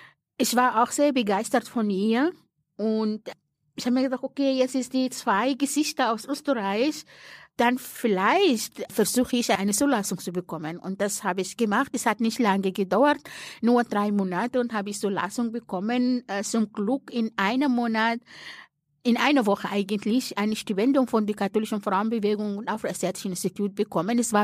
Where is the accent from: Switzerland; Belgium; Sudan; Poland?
Sudan; German is a second language; now in Austria; Es gab natürlich einen Grund, warum ich vom Sudan weg, was ich mir niemals vorgestellt habe, dass ich den Sudan verlassen musste. Ich habe dort studiert